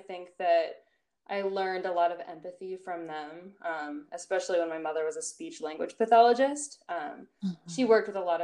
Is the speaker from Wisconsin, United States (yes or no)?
yes; Wisconsin, United States; being a Midwesterner, being from Wisconsin, is a really big part of my identity that I accentuate for people.